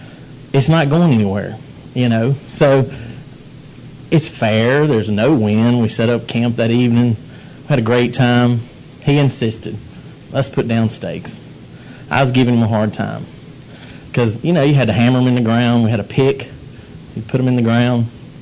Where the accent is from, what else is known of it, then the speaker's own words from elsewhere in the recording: Mississippi, United States; It's like, reminded me of Hurricane Katrina. I'm from Mississippi, so I lived through that.